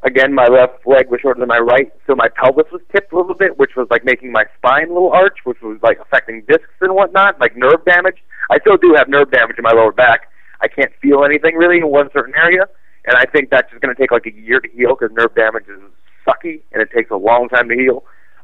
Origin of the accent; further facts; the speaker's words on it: Cleveland, Ohio, United States; born there; For anyone who was ever going to visit my Wikipedia, I was not born in Lakewood, Ohio. I was born in Cleveland, Ohio. So there you go.